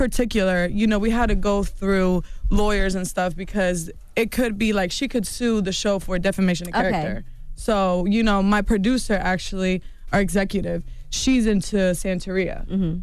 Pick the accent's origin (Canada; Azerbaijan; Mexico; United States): Mexico; See, in our culture, like, I'm from Mexico.